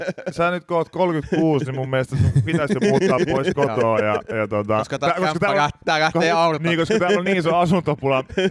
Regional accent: Pori, Satakunta, Finland; now in Helsinki, Finland; kun olen Porista kuitenkin kotoisin

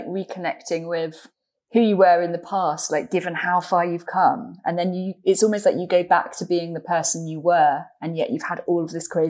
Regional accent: London, United Kingdom; as a Londoner

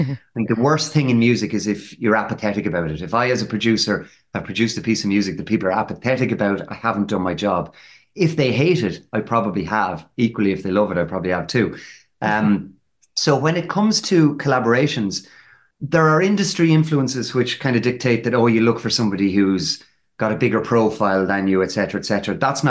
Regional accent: Ireland; if only there was someone in Ireland who could relate to me as an Irish guy, you know, coming through or whatever.

